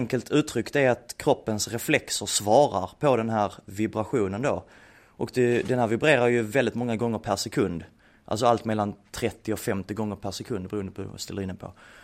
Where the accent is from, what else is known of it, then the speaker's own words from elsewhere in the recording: Ystad, Skåne, Sweden; now in Örebro, Sweden; Från Ystad brukar jag säga. Jag bodde där 5 år innan jag flyttade upp.